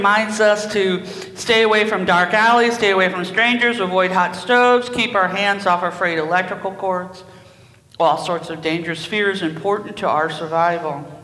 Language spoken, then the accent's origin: English; Indiana, United States; We're from Indiana.